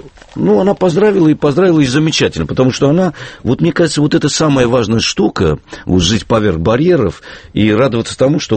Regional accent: Yerevan, Armenia; Я говорю: «Да я из Еревана».

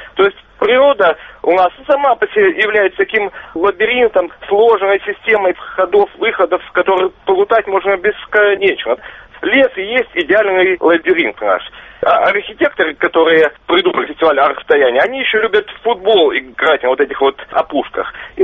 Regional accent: Yekaterinburg, Sverdlovsk Oblast, Russia; Я вырос в Свердловске, под Свердловском, в лесу.

